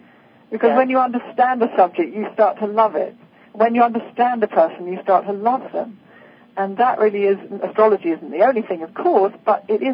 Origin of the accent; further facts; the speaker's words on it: London, United Kingdom; London, yes. I'm from London.